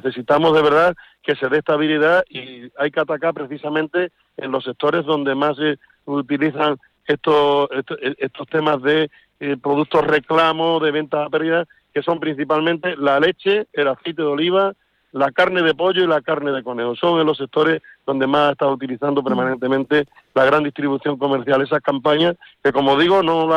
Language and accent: Spanish; Extremadura, Spain; Yo soy de Extremadura